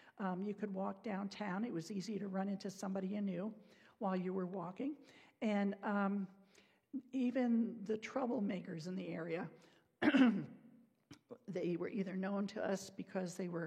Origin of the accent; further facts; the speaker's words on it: New Jersey, United States; 714 miles from my hometown in New Jersey.